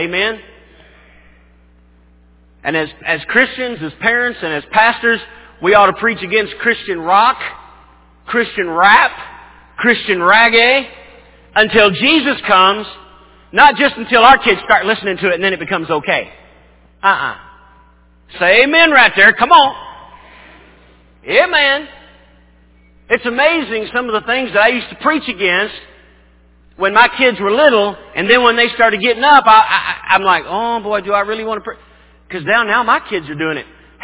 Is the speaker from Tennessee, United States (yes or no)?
yes; Tennessee, United States; I grew up in Tennessee. I loved it as a kid, getting up in the morning and sitting out on the porch.